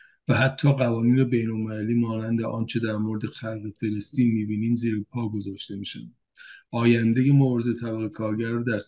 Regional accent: Iran; اما به عنوان یک ایرانی نمی‌خواهیم اقدام غیرقانونی یک دولت رو با اقدام غیرقانونی پرتاب موشک و پهپاد جواب بدهیم.

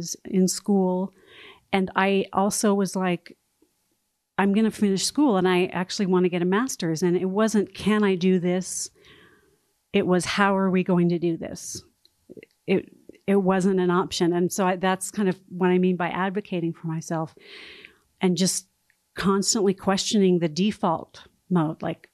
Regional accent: California, United States; I was raised in Southern California.

